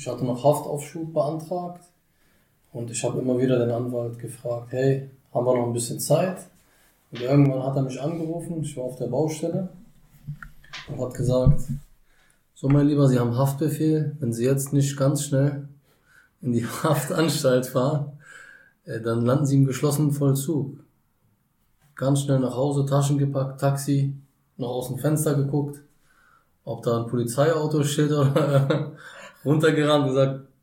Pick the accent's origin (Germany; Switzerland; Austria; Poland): Germany; Berlin; born there; Ich bin in Berlin geboren.